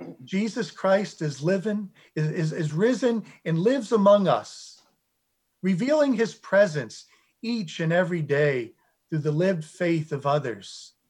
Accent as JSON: {"language": "English", "town": "Baltimore", "region": "Maryland", "country": "United States", "tie": "born or raised there", "accent": "Baltimore", "said": "You might hear a little of my Baltimore accent as I speak. I was raised in Baltimore until I left to live with my grandmother while attending the University of Maryland in the Washington area."}